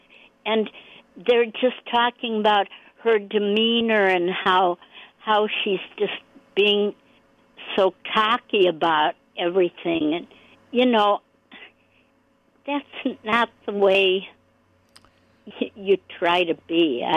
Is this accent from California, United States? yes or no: no; Boston, Massachusetts, United States; It's just because I'm from Boston. You know, I'm from here, but I lived there